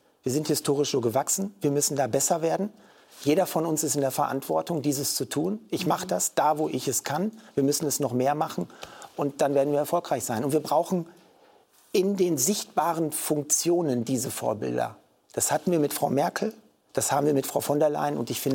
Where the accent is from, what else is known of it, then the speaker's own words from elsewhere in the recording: Paderborn, North Rhine-Westphalia, Germany; ich komme aus Paderborn in meinem Wahlkreis.